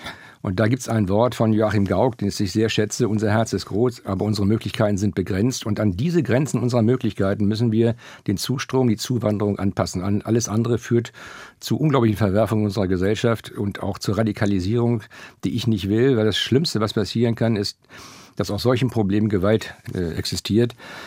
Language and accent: German; Schleswig-Holstein, Germany; ich komme aus Schleswig-Holstein